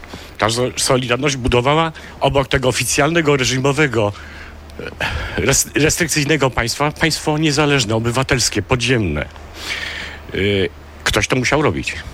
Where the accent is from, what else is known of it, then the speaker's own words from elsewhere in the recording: Kraków, Lesser Poland, Poland; Ja jestem z Nowej Huty.